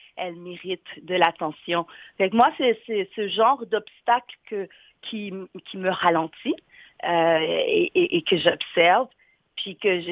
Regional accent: Haiti; Moi, je suis haïtienne et africaine.

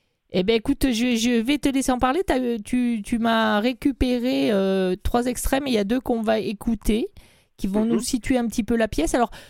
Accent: France; Moi, je viens de la France, c'est vrai.

